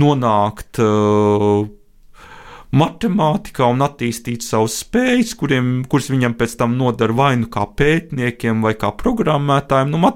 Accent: Daugavpils, Latgale, Latvia; es pats esmu no Daugavpils, mācījos Daugavpils 12. vidusskolā.

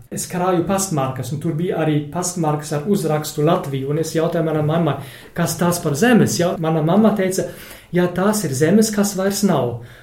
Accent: North Rhine-Westphalia, Germany; Latvian is a second language; Es esmu tāds 100% vai 1000% vācietis. Es esmu no Vestfālenes un ģimene vienmēr bija vācieši.

